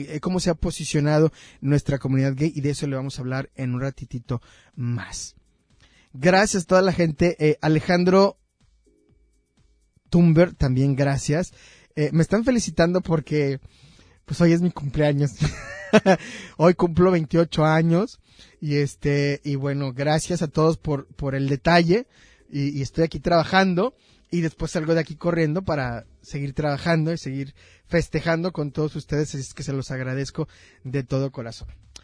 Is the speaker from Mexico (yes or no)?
yes; Puerto Vallarta, Jalisco, Mexico; como vallartenses y también como jaliscienses y como mexicanos